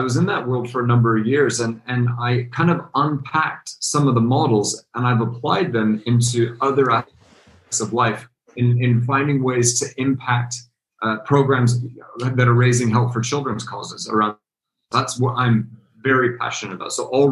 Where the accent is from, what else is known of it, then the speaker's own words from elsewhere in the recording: Denver, Colorado, United States; Oh, so I grew up in Denver, Colorado, like outside of Denver. So I'm a Colorado boy originally, and I would spend my the summers on the farm.